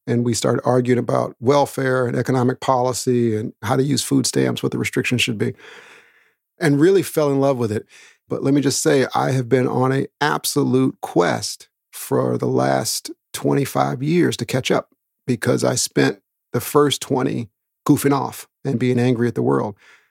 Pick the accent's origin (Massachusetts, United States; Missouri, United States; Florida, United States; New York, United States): Florida, United States; Daytona Beach; born there; I was born in Daytona Beach, Florida.